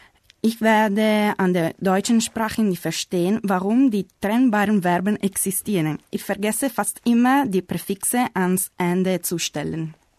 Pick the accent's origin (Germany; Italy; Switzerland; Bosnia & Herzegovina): Italy; German is a second language; Ich komme aus Italien und ich bin 1994 geboren.